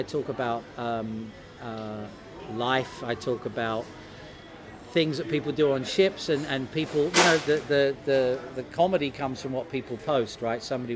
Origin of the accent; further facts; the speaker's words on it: United Kingdom; Because I'm British.